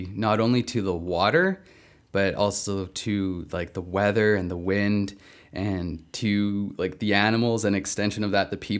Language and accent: English; Nanaimo, British Columbia, Canada; also born or lived in Victoria, Canada; I grew up in Nanaimo.